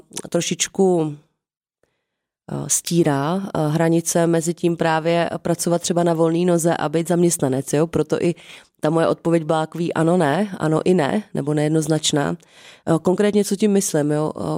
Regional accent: Jablonec nad Nisou, Liberec Region, Czechia; já jsem původně z Jablonce, tak kdybych se vrátila teď do Jablonce

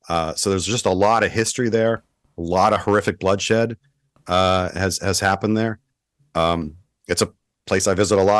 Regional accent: United States; No, people don't like to hear that, but I'm an American. I got no dog in this fight.

